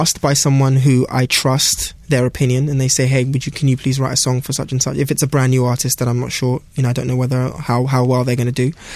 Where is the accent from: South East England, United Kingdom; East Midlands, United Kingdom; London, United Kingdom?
London, United Kingdom; From London.